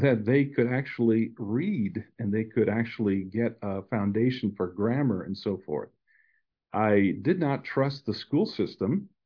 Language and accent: English; Chile; English is a second language; I think it's because I grew up in Chile. Okay. So I'm very Latino.